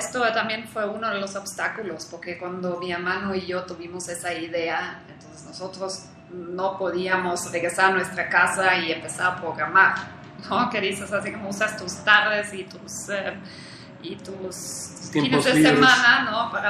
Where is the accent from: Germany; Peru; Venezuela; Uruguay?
Germany; now in Mexico; aunque soy alemana, pero bueno, yo he vivido mucho tiempo aquí en México, yo también digo que tengo un corazón mexicano.